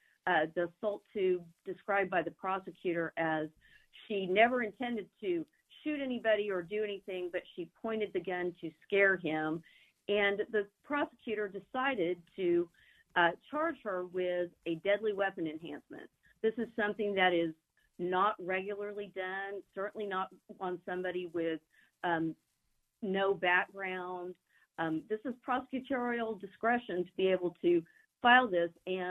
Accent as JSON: {"language": "English", "town": "Chicago", "region": "Illinois", "country": "United States", "said": "I come from Chicago."}